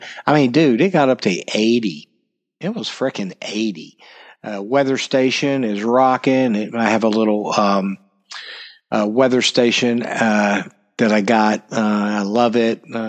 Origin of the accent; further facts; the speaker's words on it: Dallas, Texas, United States; I am from Dallas, Texas. I am a proud Dallas-born native, I love Texas. I am a Texan. I'm a son of the South.